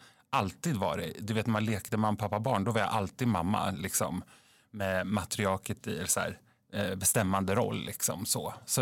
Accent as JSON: {"language": "Swedish", "region": "Södermanland", "country": "Sweden", "tie": "born or raised there", "said": "I en liten by i Sörmland. Där jag växte upp i en trygg familj med en trygg uppväxt."}